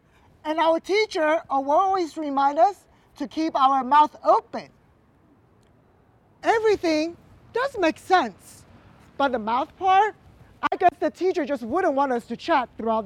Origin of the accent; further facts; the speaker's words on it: Taiwan; there's a small island, my hometown, Taiwan.